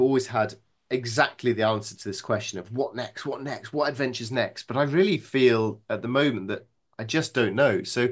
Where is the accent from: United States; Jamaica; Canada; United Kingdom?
United Kingdom; Yorkshire and the Humber; Well, luckily, I'm a Yorkshireman, so I've always been quite miserly